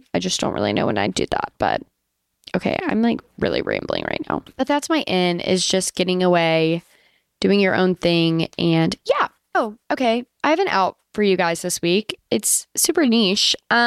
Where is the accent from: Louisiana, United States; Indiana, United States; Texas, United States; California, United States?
Louisiana, United States; also born or lived in Alabama; But growing up in Louisiana and in Alabama, it's the perfect time for you to take a vacation because we were always out of school for like a week for Mardi Gras.